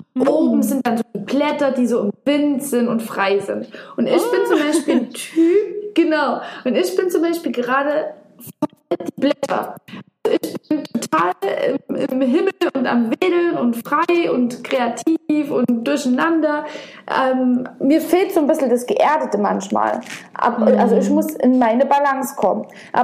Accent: Germany; wie wir Deutschen aufgewachsen sind, wie sicherheitsbedacht wir sind

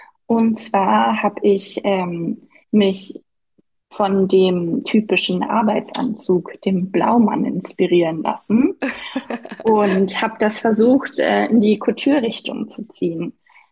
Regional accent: Fulda, Hesse, Germany; wo ich ja herkomme, aus Fulda. Genau, und darum dreht sich tatsächlich auch meine ganze Kollektion um meine Heimat Osthessen.

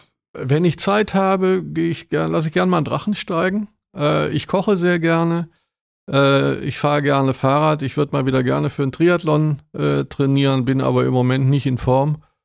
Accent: Germany; Also ich bin ja auf dem Land groß geworden, kurz an der holländischen Grenze.

